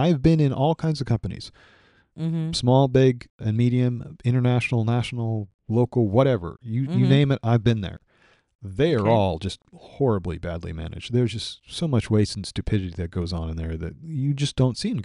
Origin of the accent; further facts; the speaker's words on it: United States; because I am an American to my core